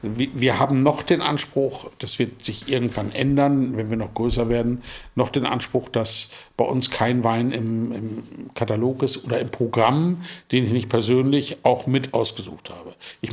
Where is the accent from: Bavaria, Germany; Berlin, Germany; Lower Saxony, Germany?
Lower Saxony, Germany; moved away as an adult; weil ich komme aus dem Emsland. Emsland ist eine Region, da trinkt man Bier und Schnaps. Haselünne ist der nächste Nachbarort.